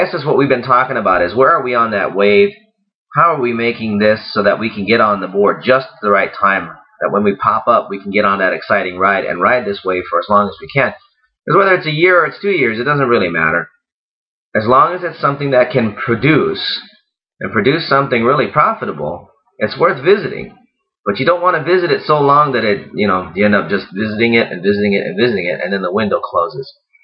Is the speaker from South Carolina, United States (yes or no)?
no; Hawaii, United States; it's like, well, I'm from Hawaii.